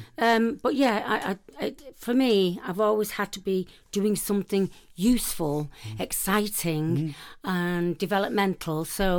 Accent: Clayton, Yorkshire and the Humber, United Kingdom; born there; Yeah, I was born in Clayton, yeah. It's now not called Clayton. It's always been confused with Bradford

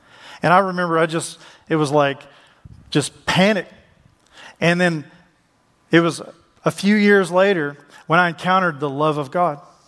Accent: Dallas, Texas, United States; I'm from Dallas.

